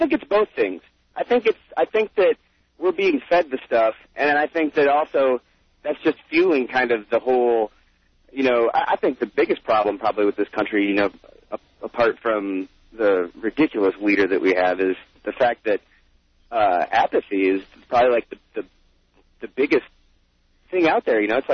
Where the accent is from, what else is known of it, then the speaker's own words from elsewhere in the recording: Michigan, United States; I come from the Midwest. I come from Michigan, and I have family that, you know, supported Bush